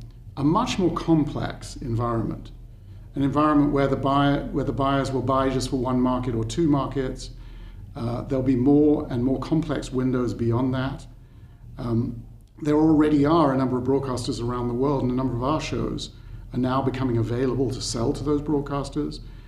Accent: United Kingdom; I speak as a Brit

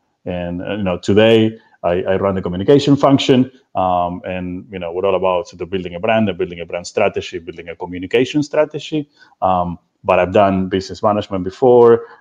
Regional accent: Argentina; English is a second language; So I grew up in Argentina. That's where I'm from.

